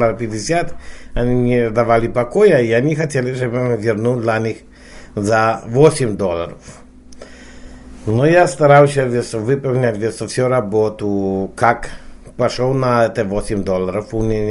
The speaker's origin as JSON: {"language": "Russian", "country": "Poland", "second_language": "Russian", "said": "я электриком весь из Польши"}